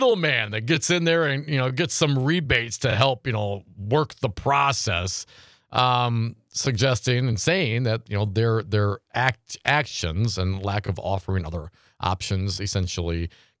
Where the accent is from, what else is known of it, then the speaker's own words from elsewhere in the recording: Appleton, Wisconsin, United States; Because this is Appleton, Wisconsin, man. I grew up in Appleton, Wisconsin.